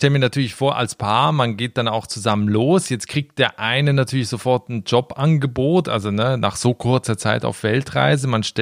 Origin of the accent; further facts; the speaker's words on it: Basel, Basel-Stadt, Switzerland; now in Berlin, Germany; weil ich bin vor 16 Jahren von Basel nach Berlin ausgewandert, also nicht ganz so weit vom Spreewald weg.